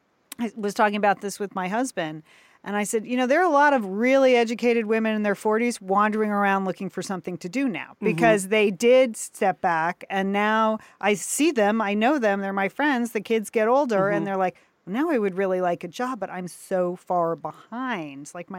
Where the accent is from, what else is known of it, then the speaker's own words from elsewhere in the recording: Southport, Connecticut, United States; my hometown girl, Sheila, from Southport, Connecticut